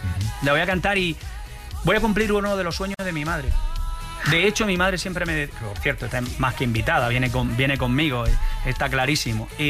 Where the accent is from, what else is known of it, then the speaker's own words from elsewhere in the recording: Almería, Andalusia, Spain; ha venido bien vivir también fuera de mi tierra para darme cuenta de lo especial que es. Es decir, siempre que aterrizo en Almería o siempre que llego a la tierra de Andalucía, digo, qué bonito